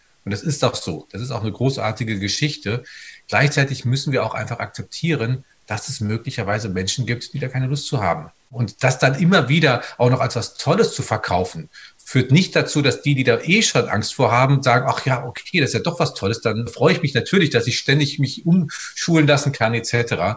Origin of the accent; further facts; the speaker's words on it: Menden, North Rhine-Westphalia, Germany; Also ich komme aus dem Sauerland im Menden und das ist großartig.